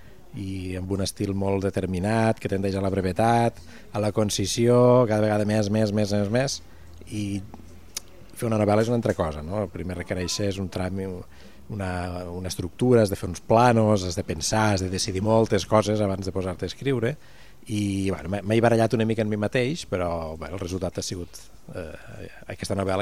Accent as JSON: {"language": "Catalan", "town": "Cornudella de Montsant", "region": "Catalonia", "country": "Spain", "said": "després al meu poble, Cornudella també el farem"}